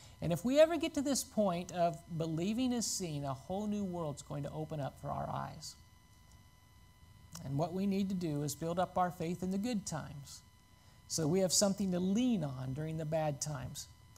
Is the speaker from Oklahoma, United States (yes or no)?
no; Missouri, United States; And I realize what we're from the Show Me State, Missouri.